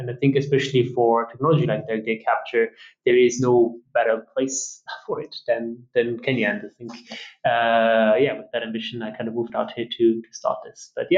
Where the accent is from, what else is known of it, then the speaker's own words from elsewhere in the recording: Austria; I am originally from Austria. Grew up in a sort of small post-industrial town, son of a train driver, and yeah, I had an opportunity to spend 2 years of my youth on the African continent, one in South Africa, one in Zambia